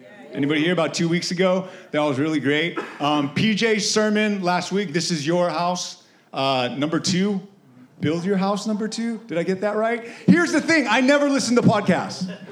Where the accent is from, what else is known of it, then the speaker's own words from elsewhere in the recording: United States; born there; as a Korean American, I think about my identity and knowing that I was born in the United States as American, but being culturally Korean